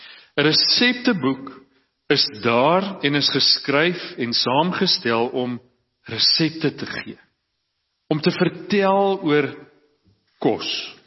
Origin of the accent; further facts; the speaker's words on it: Cradock, Eastern Cape, South Africa; ek kom uit Kraddock uit.